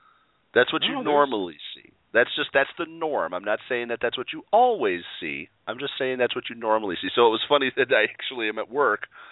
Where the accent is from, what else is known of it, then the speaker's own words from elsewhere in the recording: Chicago, Illinois, United States; You know, but I'm from Chicago. That's not out of the ordinary in Chicago.